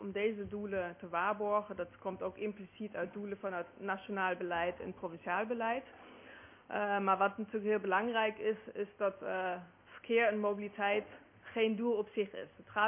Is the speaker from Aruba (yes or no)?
no; Germany; accent: German; Dutch is a second language; U hoort mijn Duits accent.